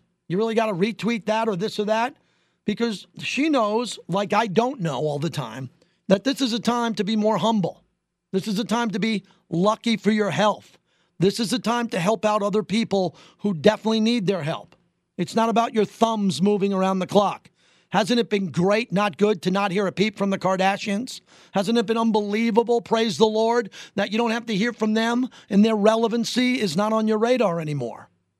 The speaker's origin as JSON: {"language": "English", "region": "New York", "country": "United States", "tie": "born or raised there", "also_born_or_lived": "Los Angeles", "said": "And I grew up in New York. I've been to the Hamptons. I lived in L.A."}